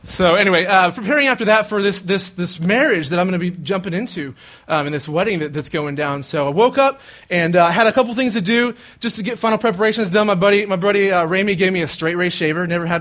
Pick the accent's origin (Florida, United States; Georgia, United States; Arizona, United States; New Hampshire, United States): Florida, United States; now in Dallas, United States; and I'm from Florida, and I moved to Dallas probably 3 years ago, and it's been awesome.